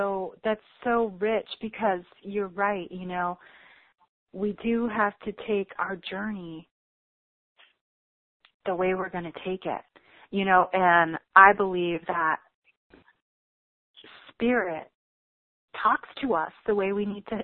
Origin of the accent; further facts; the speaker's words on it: Chicago, Illinois, United States; I was one of those people who was, oh, no, I'm not from there. I'm from Chicago. It's okay. When I was traveling in Europe, yeah, I'm from Chicago.